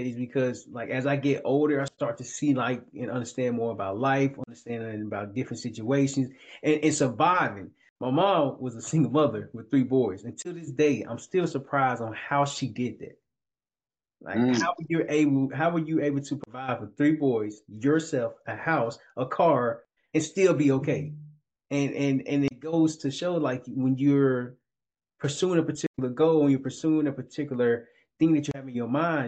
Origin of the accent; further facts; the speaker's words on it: Little Rock, Arkansas, United States; But like you, I'm from down south. I'm from Little Rock, Arkansas